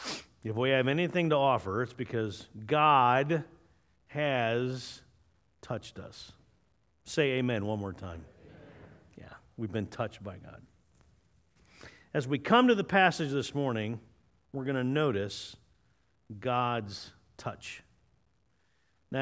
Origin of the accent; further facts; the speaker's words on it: Arizona, United States; I grew up in Arizona. I'm a desert rat, right? We moved, when I was 11, we moved to Arizona. And I love Arizona. I spent 30 years there.